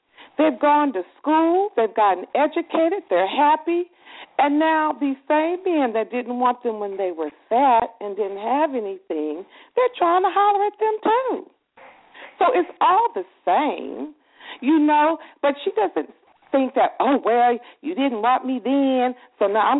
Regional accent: West Coast, United States; Oh, I'm from the West Coast. I call myself West Coast.

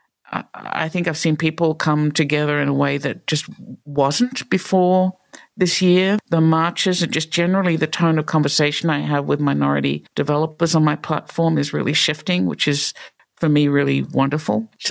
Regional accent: Australia; moved away as an adult; now in Pittsburgh, United States; I don't have a Pittsburgh accent, right? So I I grew up in Australia and came to the United States to do a master's in New York and unexpectedly ended up in Pittsburgh

